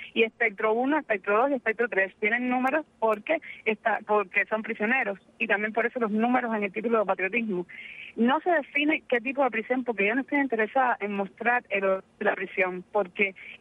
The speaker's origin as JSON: {"language": "Spanish", "country": "Cuba"}